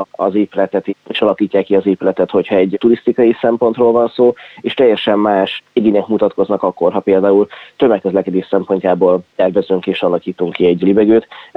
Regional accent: Miskolc, Borsod-Abaúj-Zemplén, Hungary; Én mivel Miskolcon születtem, és itt is tanultam egészen az egyetemig

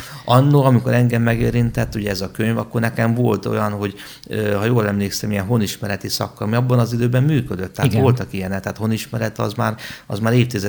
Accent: Nyírbogdány, Szabolcs-Szatmár-Bereg, Hungary; hiszen én nyírbogdányi származású vagyok

